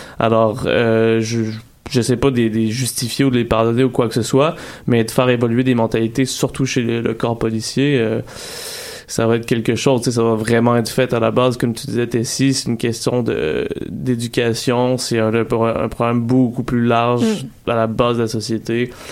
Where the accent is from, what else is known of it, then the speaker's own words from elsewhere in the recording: Quebec City, Quebec, Canada; Je suis un homme blanc, je viens de Québec, en plus